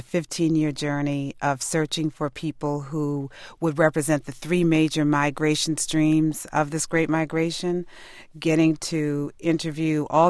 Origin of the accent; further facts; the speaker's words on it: Washington, District of Columbia, United States; Well, I grew up in Washington, D.C. as a child of people who had migrated from the South.